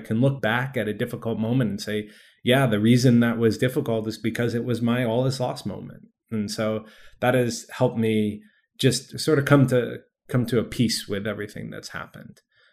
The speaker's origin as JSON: {"language": "English", "region": "Massachusetts", "country": "United States", "tie": "born or raised there", "said": "I grew up outside of the Boston area as an adopted child."}